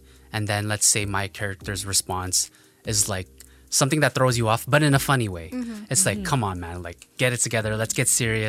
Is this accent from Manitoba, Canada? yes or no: yes; Winnipeg, Manitoba, Canada; also born or lived in Vancouver; now in Ottawa, Canada